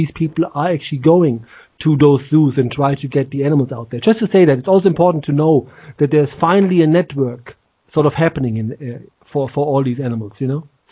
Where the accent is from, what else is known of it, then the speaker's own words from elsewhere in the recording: Frankfurt, Hesse, Germany; because I'm from Frankfurt.